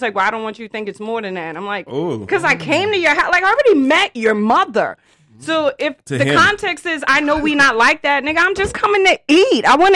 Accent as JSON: {"language": "English", "town": "Bronx", "region": "New York", "country": "United States", "said": "Well, I'm from the Bronx."}